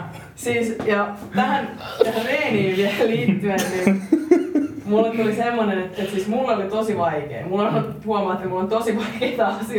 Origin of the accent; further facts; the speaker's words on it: Mikkeli, South Savo, Finland; Ja mä oon itse Mikkelistä kotoisin.